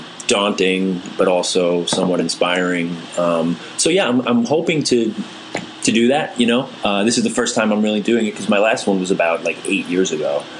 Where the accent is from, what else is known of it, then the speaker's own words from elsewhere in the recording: Queens, New York, United States; I grew up in Queens